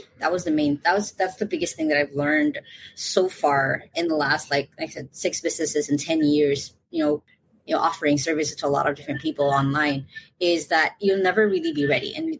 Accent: Philippines; I'm from the Philippines. I have been working from home since I was 15 years old.

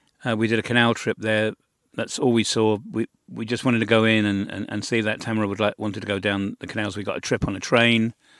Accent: United Kingdom; I'm British, and I have fond memories of being on the North Sea coast.

